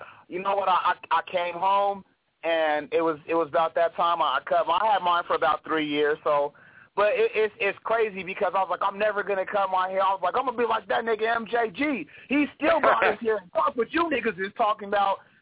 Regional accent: Illinois, United States; I'm from Illinois originally, but I've been out here for a while.

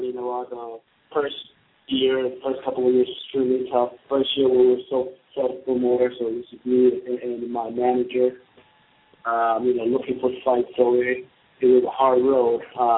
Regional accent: Dominican Republic; now in Worcester, United States; I came to Worcester in 1998 from a big Dominican baseball family. And when we came here, you know, baseball back in DR was all year-round sport.

